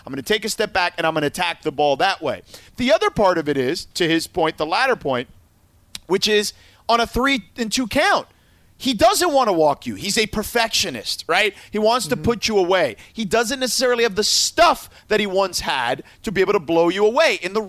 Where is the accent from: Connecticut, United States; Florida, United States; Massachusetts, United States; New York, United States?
Florida, United States; And I grew up in Florida